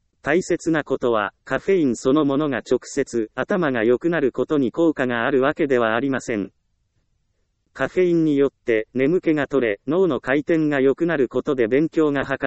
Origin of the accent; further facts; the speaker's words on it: Ehime, Japan; 出身は愛媛の田舎町です。挽きたてのコーヒーを提供してくれる店が家の近くにありませんでした。近くにコンビニも信号機もありません。目の前の道路さえ車があまり通らないようなところに住んでいました。